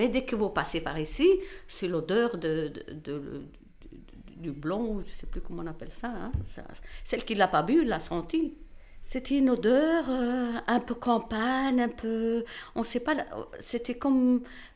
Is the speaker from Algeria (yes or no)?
yes; Algeria; moi, je suis, bon, je suis algérienne, mais de la religion musulmane.